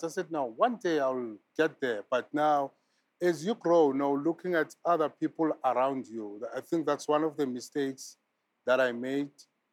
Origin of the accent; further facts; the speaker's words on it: Soweto, Gauteng, South Africa; Well, I was born and raised here in South Africa, Soweto, long ago.